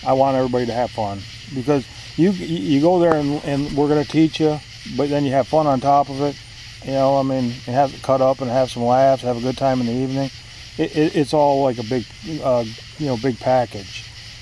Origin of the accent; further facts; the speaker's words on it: Michigan, United States; Being that I'm from Michigan